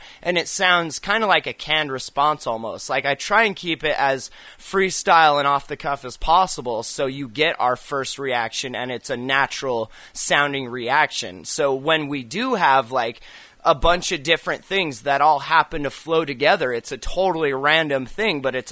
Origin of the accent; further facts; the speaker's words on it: Lancaster, California, United States; born there; now in Montana, United States; I was born in California. I was born in Lancaster, Glendale Hospital, driven home in a limo.